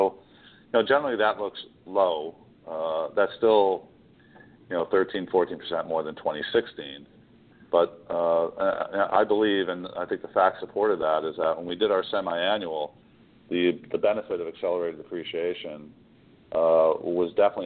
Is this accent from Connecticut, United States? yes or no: yes; Connecticut, United States; Yeah, you're right, and I'm from Connecticut, so I have a similar situation